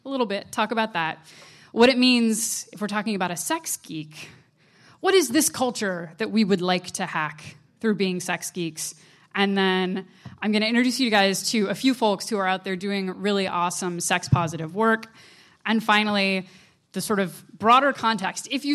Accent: Midwest, United States; I grew up in the Midwest, and of course, these days you get a lot of abstinence-only programs

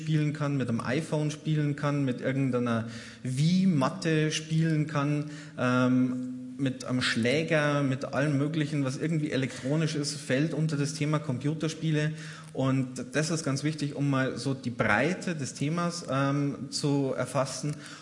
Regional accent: Bavaria, Germany; ich komme, man hört es, aus Niederbayern

